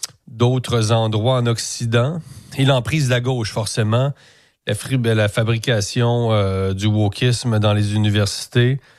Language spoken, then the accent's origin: French; Quebec, Canada; On a grandi avec l'idée au Québec que tout était parfait.